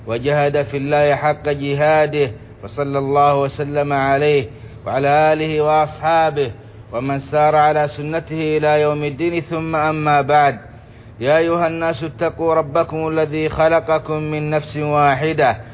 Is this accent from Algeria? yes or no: no; Saudi Arabia; اللهم أدم على بلادنا السعودية أمنها وإيمانها وقيادتها والخيرات التي فيها